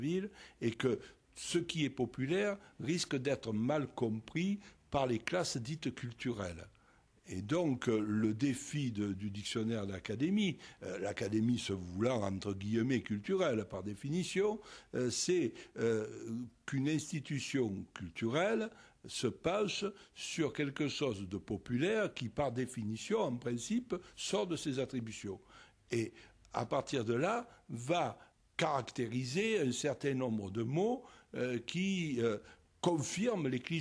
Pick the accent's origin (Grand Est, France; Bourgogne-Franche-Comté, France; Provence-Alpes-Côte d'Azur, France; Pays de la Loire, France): Provence-Alpes-Côte d'Azur, France; Marseille; quand on est marseillais, qu'on parle de Marseille